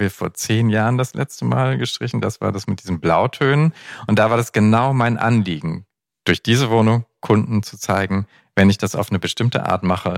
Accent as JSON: {"language": "German", "region": "Bremen", "country": "Germany", "said": "Ich komme aus Bremen, aber ich komme da vom Land."}